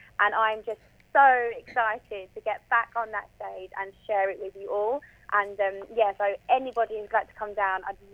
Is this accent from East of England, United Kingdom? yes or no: yes; East of England, United Kingdom; my hometown is Essex.